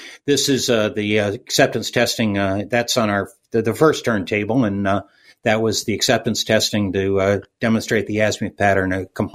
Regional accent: Pacific Northwest, United States; I'm from the Pacific Northwest, so my idea of a 1,000-foot tower is a 150-foot tower on top of a 850-foot mountain above your listening area.

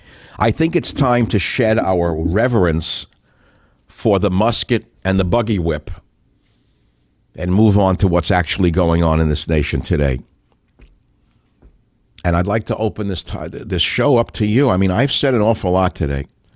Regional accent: United States; I think as an American, they're not so wrong.

